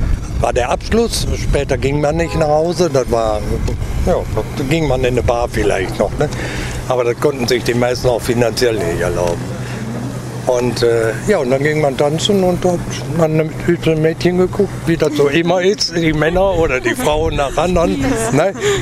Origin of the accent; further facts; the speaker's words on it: Neudorf, Germany; Ich bin aber in Neudorf groß geworden und bin erst hier 1959 in der Stadt. Nein, da bin ich nach Beek. Ne? Und dann sind wir später in der Stadt.